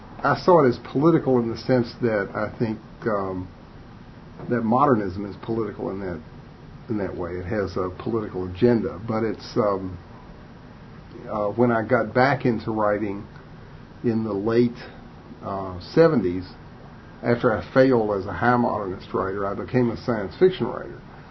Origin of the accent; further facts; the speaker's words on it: Upper South, United States; I'm somebody who came of age in the late 50s, early 60s. I'm from the Upper South.